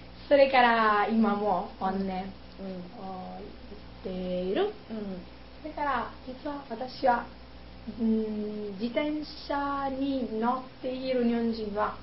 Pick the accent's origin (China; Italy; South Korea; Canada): Italy; Japanese is a second language; 私はイタリア人だから、